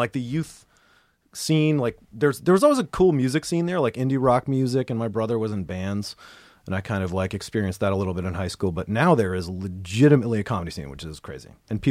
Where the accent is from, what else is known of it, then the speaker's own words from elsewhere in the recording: Pittsburgh, Pennsylvania, United States; Pittsburgh.